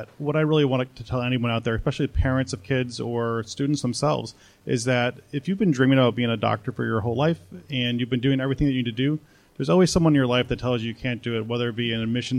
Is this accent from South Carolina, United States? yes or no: no; Chicago, Illinois, United States; I'm from the U.S. I'm from Chicago.